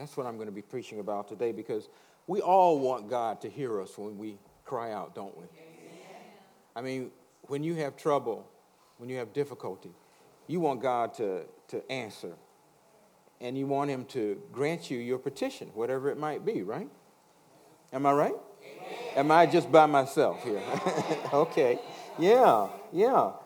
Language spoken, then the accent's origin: English; the South, United States; Of course, I was brought up in the South and brought up in a Baptist church